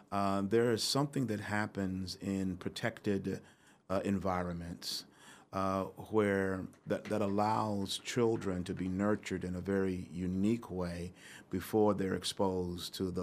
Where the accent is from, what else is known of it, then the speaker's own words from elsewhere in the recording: Kansas City, Missouri, United States; I can remember even as a child growing up in Kansas City, so I'm not from here, that as I would walk from my house to Central High School